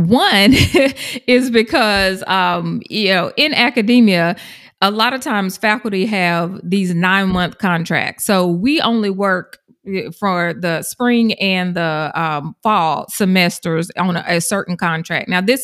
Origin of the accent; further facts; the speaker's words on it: Georgia, United States; If you have not noticed my accent by now, I'm from South Georgia as well.